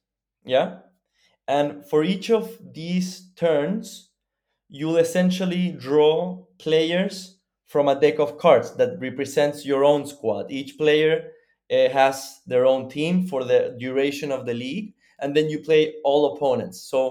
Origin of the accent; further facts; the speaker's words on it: Chile; It's actually a very good friend of mine from Chile. We're both from Chile